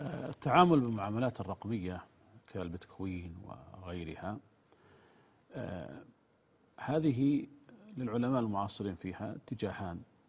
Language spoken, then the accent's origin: Arabic; Saudi Arabia; عندنا في المملكة العربية السعودية